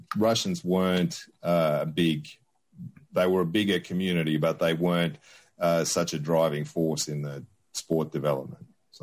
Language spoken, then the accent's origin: English; Australia; when I grew up in Australia